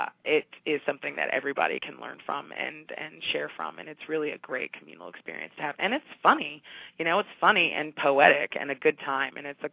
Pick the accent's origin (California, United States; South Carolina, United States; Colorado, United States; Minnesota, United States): California, United States; Diamond Bar; Well, I'm hoping to get out to Los Angeles again because I grew up in Diamond Bar.